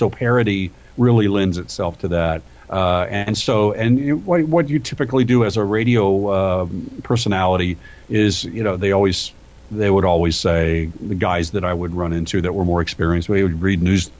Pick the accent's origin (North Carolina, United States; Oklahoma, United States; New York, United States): Oklahoma, United States; Tulsa; Well, I grew up in near Tulsa, Oklahoma.